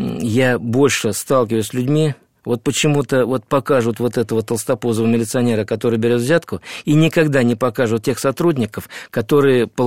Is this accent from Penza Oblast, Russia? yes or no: no; Moscow, Russia; born there; я родился в Москве. Точнее, сейчас это стало Москвой, Косино, это ближайшее Подмосковье бывшее.